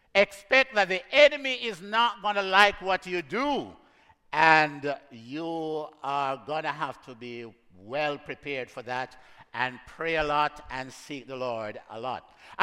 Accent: Jamaica; I came from Africa to New York to Jamaica. We had a death in the family. And I got COVID in Jamaica when I have been talking to thousands of people all over the world. Isn't that strange? You go back to your home country and get COVID.

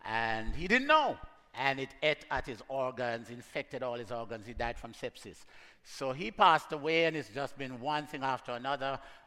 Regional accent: Jamaica; I came from Africa to New York to Jamaica. We had a death in the family. And I got COVID in Jamaica when I have been talking to thousands of people all over the world. Isn't that strange? You go back to your home country and get COVID.

